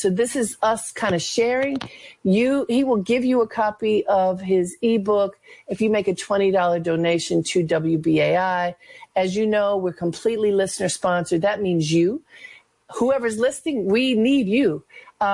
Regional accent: Baltimore, Maryland, United States; So I grew up in Baltimore, and when I was in high school so I graduated in 79.

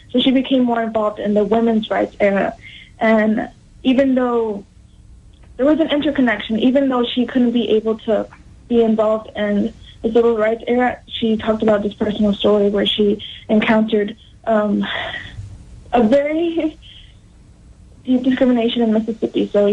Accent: Mexico; now in United States; a little bit more about my background. I'm from Mexico originally.

